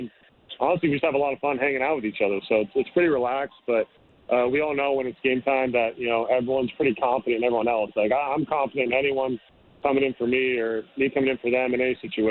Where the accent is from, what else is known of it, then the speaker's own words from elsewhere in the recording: California, United States; I'm from the Bay Area